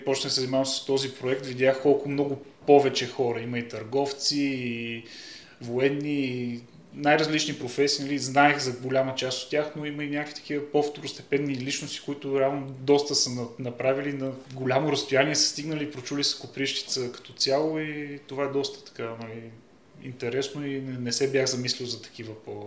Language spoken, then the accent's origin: Bulgarian; Koprivshtitsa, Sofia Province, Bulgaria; born there; за мен това е моят роден град и си го смятам, че аз съм си коприщенец.